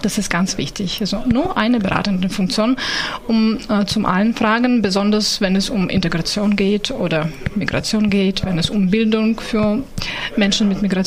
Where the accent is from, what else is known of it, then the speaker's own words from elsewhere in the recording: Ukraine; ich komme aus der Ukraine